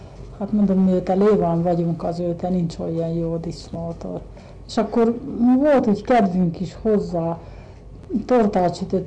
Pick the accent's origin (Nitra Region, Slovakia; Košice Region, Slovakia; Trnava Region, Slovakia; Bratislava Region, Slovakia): Nitra Region, Slovakia; Csata; még a szülői házban laktunk otthon Csatán.